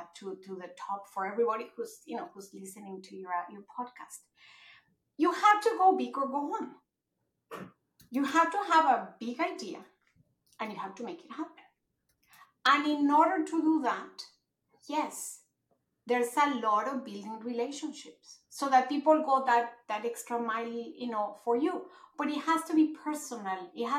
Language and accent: English; Mexico; also born or lived in Japan; I was born there, but I grew up in Mexico in a Japanese school. So sometimes I'm not like the most Mexican.